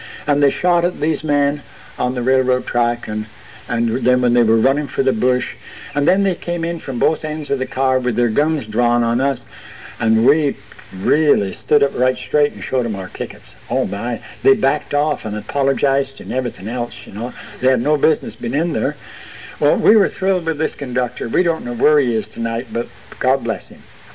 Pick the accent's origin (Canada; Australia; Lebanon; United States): Canada; I come from Canada, you know, and during the 30s, my brother and I decided we were going to take a trip 1,200 miles away